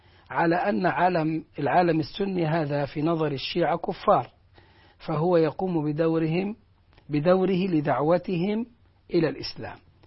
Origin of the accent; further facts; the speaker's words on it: Al-Hawawish, Sohag Governorate, Egypt; من مواليد محافظة سوهاج، قرية الحواويش، مركز أخميم. من أبناء الصعيد، من أبناء مصر.